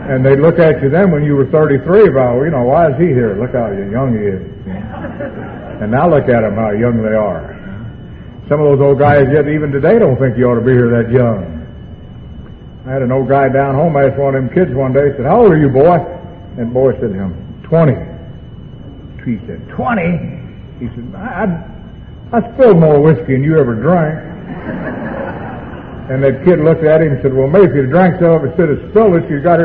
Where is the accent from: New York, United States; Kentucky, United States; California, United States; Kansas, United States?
Kentucky, United States; Louisville; I come from Louisville, Kentucky. I was born and raised there, in out around the corner at 4th and Central, where Churchill Downs Racetrack is